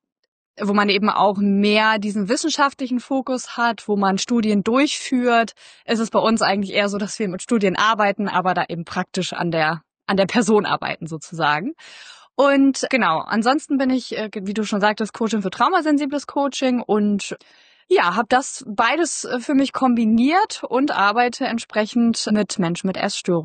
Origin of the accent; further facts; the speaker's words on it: Germany; ich bin 34 Jahre alt, ich komme aus der Nähe von Hamburg